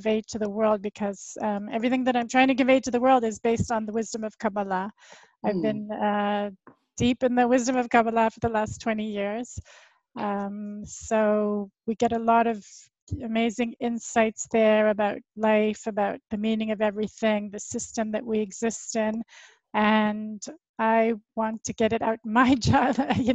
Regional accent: Canada; now in Israel; I'm Canadian.

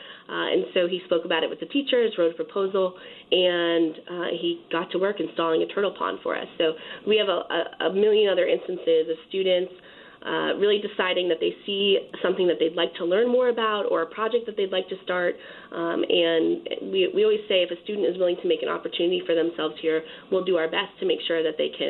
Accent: Connecticut, United States; I grew up raising quarter horses, and I grew up in Northwest Connecticut in a town much smaller than Stanford.

